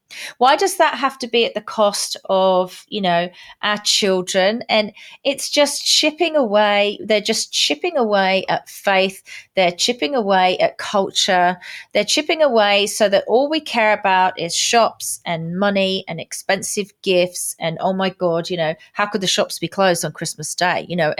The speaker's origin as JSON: {"language": "English", "country": "United Kingdom", "said": "And as a Brit, I'm damn good at cooking Indian food."}